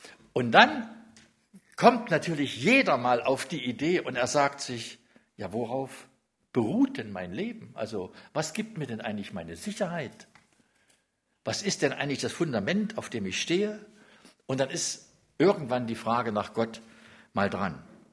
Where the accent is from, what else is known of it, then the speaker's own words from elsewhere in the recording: Jena, Thuringia, Germany; Also ich bin ja ganz brav groß geworden in Jena